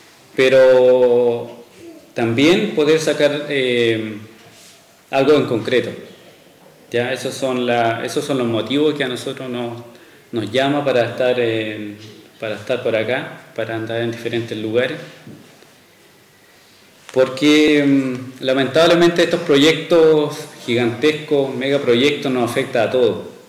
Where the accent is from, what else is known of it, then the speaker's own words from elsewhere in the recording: Biobío, Chile; Venimos de la zona del Alto Biobío, de la zona Pehuenche, zona territorio mapuche Pehuenche.